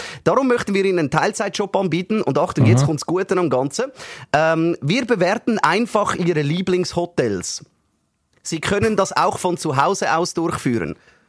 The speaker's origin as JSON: {"language": "German", "country": "Switzerland", "said": "vor allem bei uns in der Schweiz, die muss ja dann extrem hoch sein."}